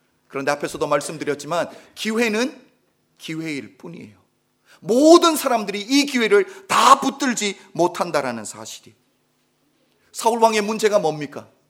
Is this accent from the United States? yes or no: yes; California, United States; 저희는 캘리포니아 사람이니까 외부 사람도 이런 소식을 듣는데